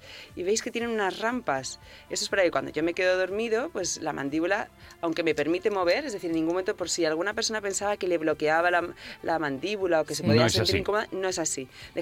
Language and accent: Spanish; Teruel, Aragon, Spain; Ya sabes que yo soy de Teruel, piñeticos.